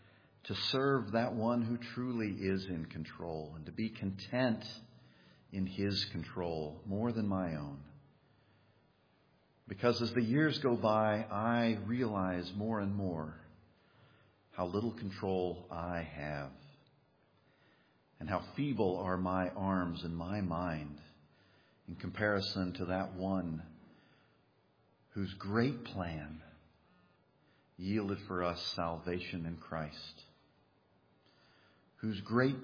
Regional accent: Kansas, United States; My roommate and I, he was from New Jersey and I was from Kansas.

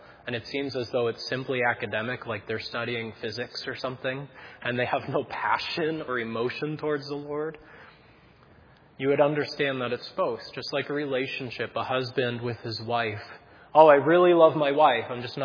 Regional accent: New Hampshire, United States; born or raised there

